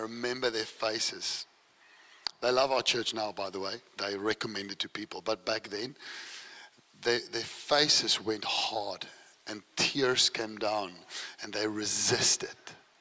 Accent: Wellington, New Zealand; I grew up in Wellington, so it's quite a traditional place

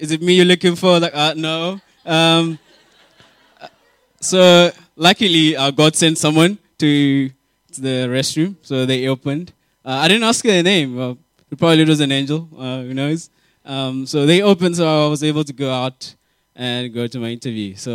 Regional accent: North West, South Africa; I grew up in the Northwest. I came to Cape Town to study engineering.

